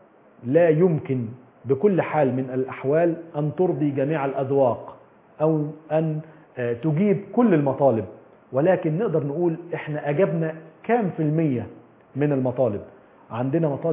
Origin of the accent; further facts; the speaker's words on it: Egypt; احنا كمصريين بنحب بلدنا جدا جدا